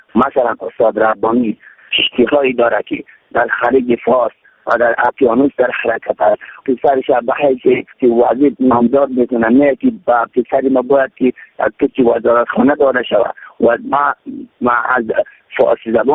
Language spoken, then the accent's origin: Persian; Badakhshan, Afghanistan; من از بدخشان هستم